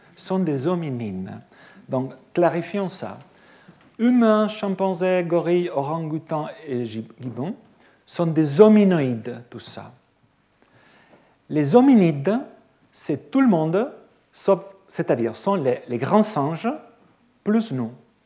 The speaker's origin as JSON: {"language": "French", "country": "France", "said": "moi je suis français aussi"}